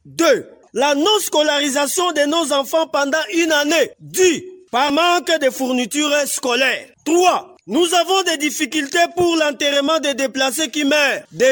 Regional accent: DR Congo; Nous sommes des Congolais ou des étrangers? Parce que les gouvernements provinciaux de Kwilu, Maïndombe et Central nous ont abandonnés à notre triste sort.

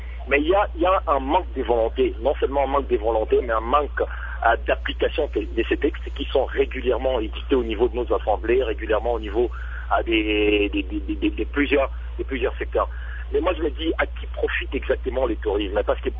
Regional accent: DR Congo; chez nous, en RDC, ça profite vraiment pas aux Congolais, nous qui sommes Congolais.

